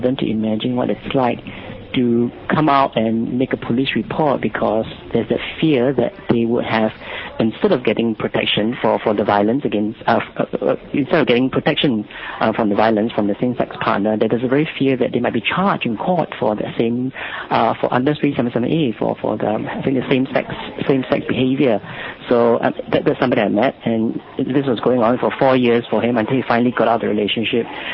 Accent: Singapore; I'm from Singapore.

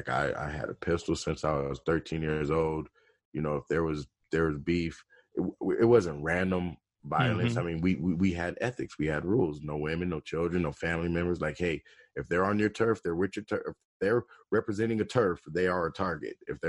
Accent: Colorado, United States; also born or lived in Detroit; I was born in Colorado, but raised between Detroit and Colorado. I went to school in Colorado.

